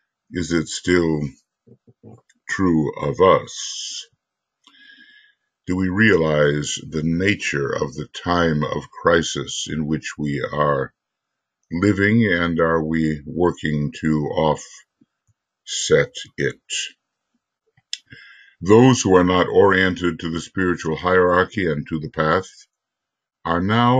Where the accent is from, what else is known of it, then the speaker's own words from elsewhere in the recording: United States; Sometimes, you know, being an American